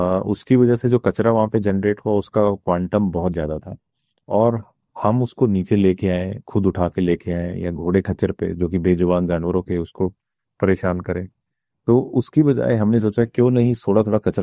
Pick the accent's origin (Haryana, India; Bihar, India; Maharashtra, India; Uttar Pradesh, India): Haryana, India; moved away as an adult; now in Himachal Pradesh, India; और मैं मूलतः हरियाणा से रहने वाला हूँ और पिछले 16 साल से मैं हिमाचल प्रदेश में रह रहा हूँ।